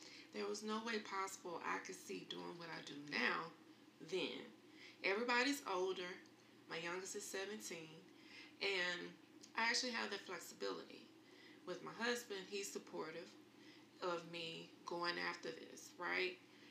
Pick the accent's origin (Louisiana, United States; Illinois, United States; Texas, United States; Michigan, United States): Texas, United States; Houston; I was born and raised in Houston, Texas. I grew up with my dad traveling around the city.